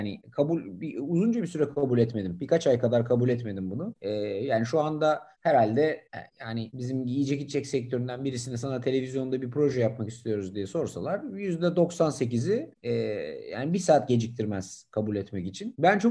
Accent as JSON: {"language": "Turkish", "region": "Istanbul", "country": "Turkey", "tie": "born or raised there", "said": "Ben 1975 İstanbul doğumluyum. Bütün okul hayatımı, yani ilk orta lise hepsini İstanbul'da okudum."}